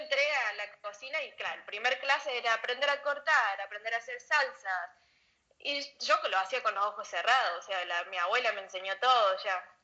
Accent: Alta Gracia, Córdoba, Argentina; moved away as an adult; now in United States; Soy argentina, soy de Altagracia, Córdoba. Hace 10 años me mudé para Estados Unidos.

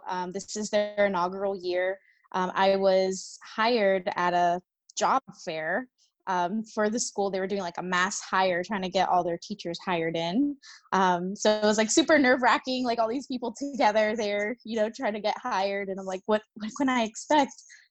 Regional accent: Miami, Florida, United States; I live in St. Pete, Florida, and it's always beautiful and sunny here, which I love also, but I'm originally from Miami, Florida.

